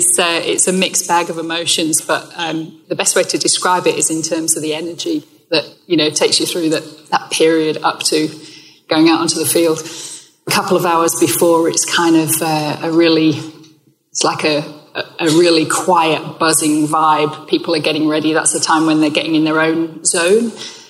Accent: Yorkshire and the Humber, United Kingdom; born there; also born or lived in Australia / California; I am an English woman born in Yorkshire. I consider myself a global citizen. I've been 20 years in Australia and a couple of years in California as well. So I'm recently back to England

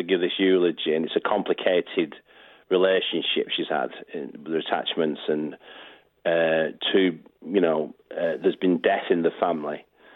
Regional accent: Salford, North West England, United Kingdom; I'm from Salford.

